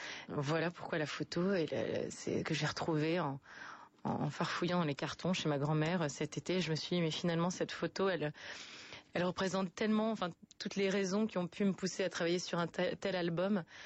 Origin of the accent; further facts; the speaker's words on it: Guingamp, Brittany, France; also born or lived in Saint-Renan; Au départ et puis après effectivement Guingamp pendant toute mon école primaire.